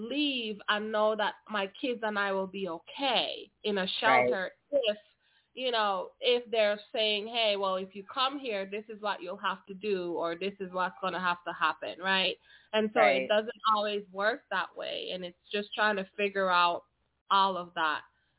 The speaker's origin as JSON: {"language": "English", "country": "Belize", "moved": "yes", "lives_now": "United States", "said": "And I think that, you know, I think even though I'm from Belize, I know that even being in the United States"}